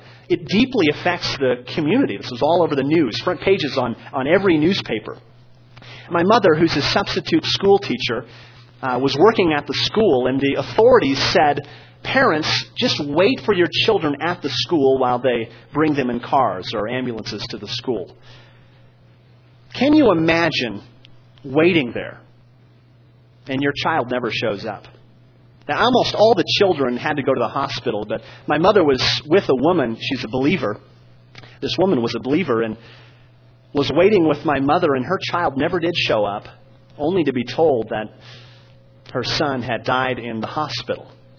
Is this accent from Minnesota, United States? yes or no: yes; Cottonwood, Minnesota, United States; the tragedy in my hometown of Cottonwood, Minnesota, this last Tuesday.